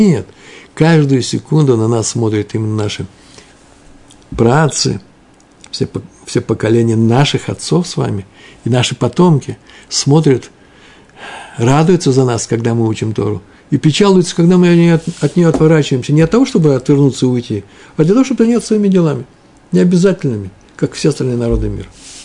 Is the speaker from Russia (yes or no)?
no; Ukraine; корни с Украины, с Западной Украины, Восточной, с Центральной и так далее. Все мы с вами из Украины